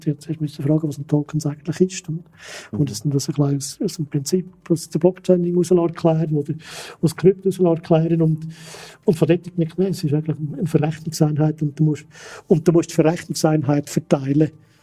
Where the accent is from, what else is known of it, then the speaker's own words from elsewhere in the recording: Switzerland; man muss sich ein bisschen schämen als Schweizer.